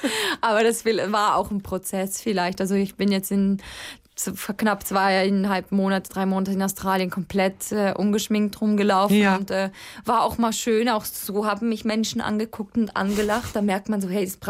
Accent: Switzerland; first language Swiss German; da gehört natürlich meine Muttersprache mit drauf.

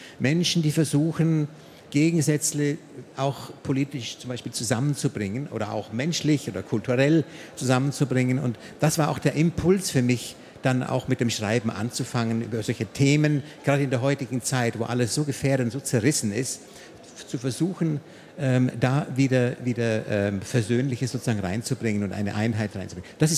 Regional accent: United States; ich bin Amerikaner. Und ich bin eigentlich verpflichtet, obwohl ich auch deutscher Staatsbürger bin

